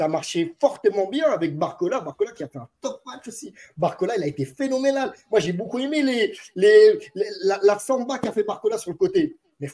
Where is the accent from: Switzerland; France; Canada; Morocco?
Morocco; même si je suis marocain, même si je suis un peu nationaliste